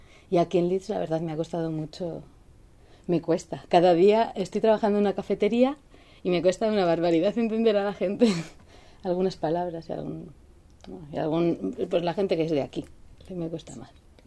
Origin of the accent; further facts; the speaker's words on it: Ávila, Castile and León, Spain; also born or lived in Madrid; nací en Madrid y luego mi familia se trasladó a Ávila. Ahí ya nació mi hermano y todo, así que ahí me he pasado un montón de años. Hasta los 18.